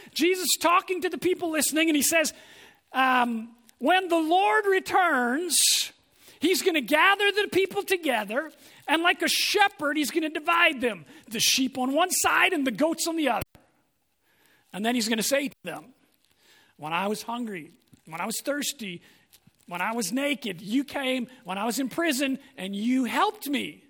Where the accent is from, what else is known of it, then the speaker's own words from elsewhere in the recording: England, United Kingdom; I don't want to say it's because I'm an Englishman. That's my background.